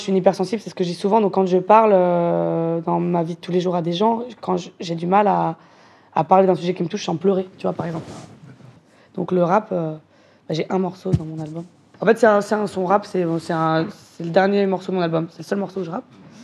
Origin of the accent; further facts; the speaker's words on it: Vitry-sur-Seine, Île-de-France, France; moi, je viens de Vitry-sur-Seine. Donc, la culture du rap, elle est très ancrée en moi. J'ai grandi avec des rappeurs.